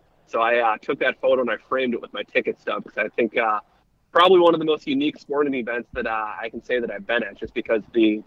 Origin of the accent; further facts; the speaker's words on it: Charlotte, North Carolina, United States; And then last year had the opportunity in my hometown of Charlotte to catch the first ever 16 seed beating a one seed.